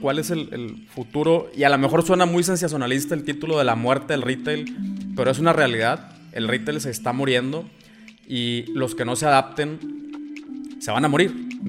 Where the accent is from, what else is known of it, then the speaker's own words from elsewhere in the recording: Ciudad Victoria, Tamaulipas, Mexico; now in Monterrey, Mexico; Yo vivo en Monterrey, pero soy de Ciudad Victoria, Tamaulipas. O sea, lugares donde nos queda muy cerca la frontera.